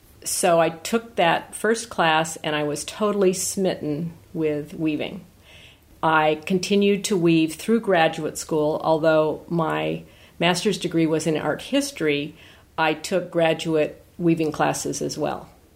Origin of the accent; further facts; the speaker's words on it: United States; Well, I'm an American. I say Devoray.